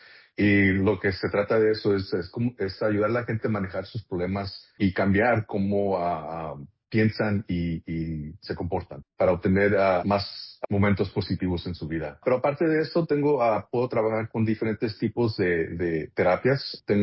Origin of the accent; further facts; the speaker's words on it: Calexico, California, United States; also born or lived in Los Angeles; Soy originalmente de Calexico. Nací en Los Ángeles, pero viví la mayoría de mi vida en Calexico. Asistí a las escuelas allí, primaria, secundaria.